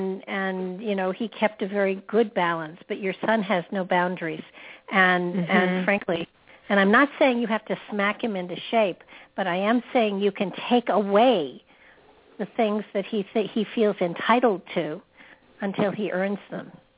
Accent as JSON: {"language": "English", "region": "New York", "country": "United States", "said": "I'm from New York, yes."}